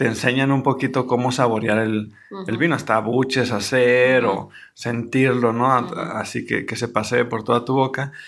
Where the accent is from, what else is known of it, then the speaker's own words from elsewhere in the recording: Mexico; Entonces, como buenos mexicanos, discúlpenos, es nuestro sentido del humor